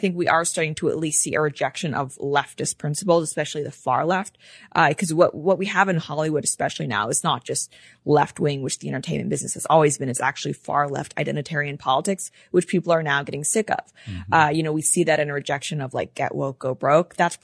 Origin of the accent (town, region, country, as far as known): Hong Kong; born or raised there; also born or lived in Canada